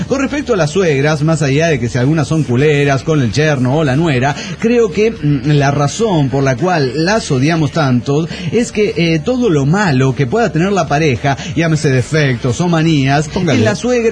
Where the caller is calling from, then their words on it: Guadalajara, Jalisco, Mexico; de Guadalajara, Jalisco y México.